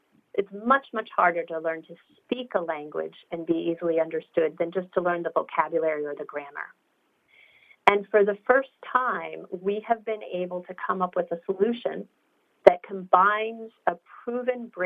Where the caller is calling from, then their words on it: Bellevue, Washington, United States; From Bellevue, Washington.